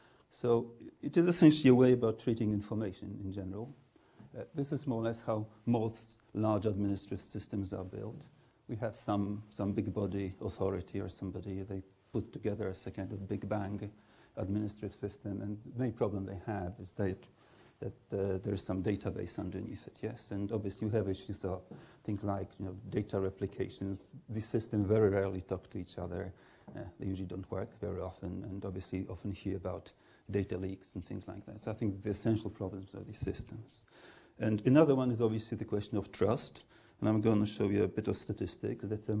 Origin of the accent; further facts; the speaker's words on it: Poland; English is a second language; moved away; I came from Poland, so I had loads of things to learn.